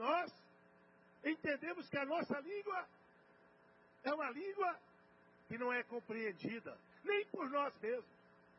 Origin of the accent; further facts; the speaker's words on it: Brazil; Eu sou brasileiro. Eu sou patriota. Não é porque eu sou de A ou de B. É porque eu sou brasileiro. E sou patriota.